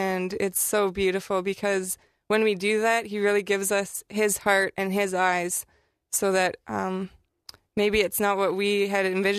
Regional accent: Saskatchewan, Canada; I'm from Saskatchewan, Canada, and I'm 26.

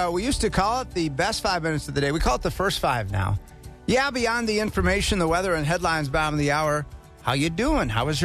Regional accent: Milwaukee, Wisconsin, United States; My hometown of Milwaukee, Wauwatosa

